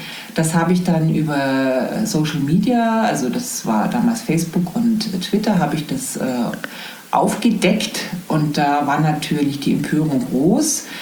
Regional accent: Bavaria, Germany; komme ich ja aus dem Umfeld, also zwar aus der Nähe von München

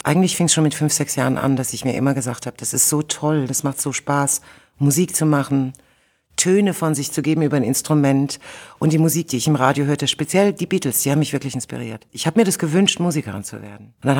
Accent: Germany; also born or lived in Soviet Union; Ich bin in der UdSSR geboren, mit meiner Familie hierher gekommen. Wir sind Russlanddeutsche

